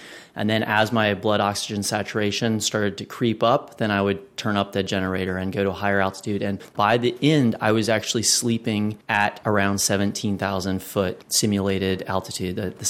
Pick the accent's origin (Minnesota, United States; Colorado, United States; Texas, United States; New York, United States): Colorado, United States; Loveland; I grew up in Loveland, Colorado, near Denver's altitude, about 5,000 feet. And I would go back home to try to run 5Ks there.